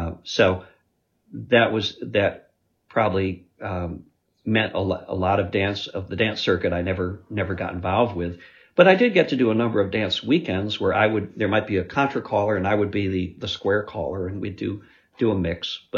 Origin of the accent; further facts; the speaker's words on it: Lexington, Massachusetts, United States; also born or lived in Rochester, United States; I was born in Rochester. My dad was a professor there. And then as a kid, we moved to Lexington, Massachusetts for my middle school, early high school years.